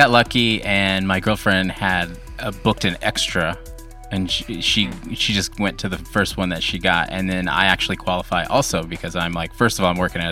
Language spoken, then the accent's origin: English; Kansas, United States; Yeah, I grew up in Kansas, so you know I was kind of used to it.